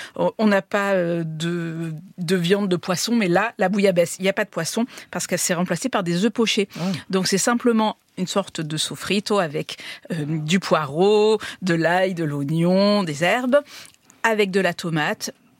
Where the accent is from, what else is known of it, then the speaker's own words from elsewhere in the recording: Marseille, Provence-Alpes-Côte d'Azur, France; Alors, moi, je suis marseillaise, alors j'ai tendance à un peu abuser